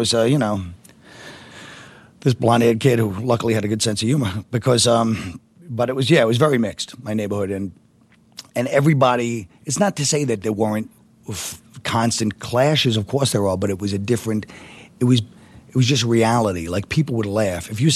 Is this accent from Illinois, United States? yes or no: no; Brooklyn, New York, United States; You know, I grew up in Park Slope, which was very ethnically mixed